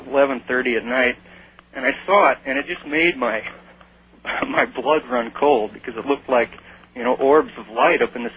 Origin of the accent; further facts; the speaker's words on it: Nebraska, United States; About 8 or 9 years ago, in my hometown, which is in central Nebraska